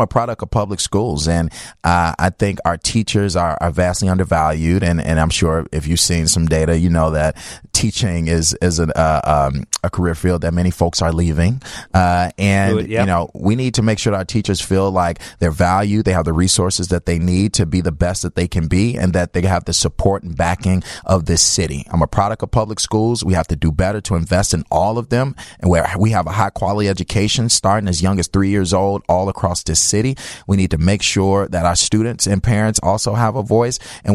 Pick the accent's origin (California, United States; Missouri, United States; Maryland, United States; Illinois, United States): Illinois, United States; Chicago; Well, you know, I'm from Chicago, but I've seen it a lot here.